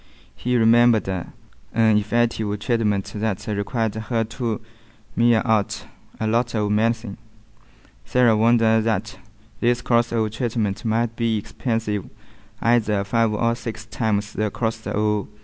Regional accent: Taixing, Jiangsu, China; English is a second language; My hometown is Taixing. It is very beautiful, and my family has 5 people: me, my father, my mother, and my grandfather and mother. I was grew up in Taixing

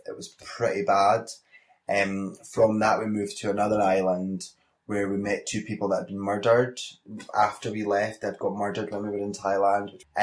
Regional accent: Scotland, United Kingdom; then I flew back to Edinburgh and went back out for a further 8 weeks, which was a great experience, especially being Scottish

